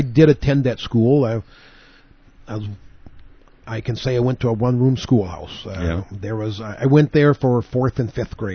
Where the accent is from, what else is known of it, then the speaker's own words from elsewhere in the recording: Denison, United States; You know, I liked it. I enjoyed growing up in Denison.